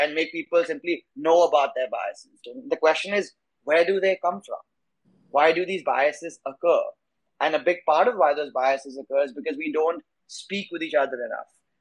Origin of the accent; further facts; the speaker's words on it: India; I grew up in India. I've spent all of my childhood there.